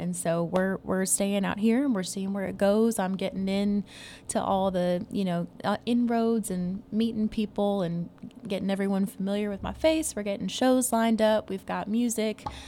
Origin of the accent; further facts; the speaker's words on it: Texas, United States; moved away as an adult; now in Chattanooga, United States; at the end of 2025, my husband and I actually moved out here to Chattanooga. Like you said, we're from Texas, and I had been doing the Texas country scene for a while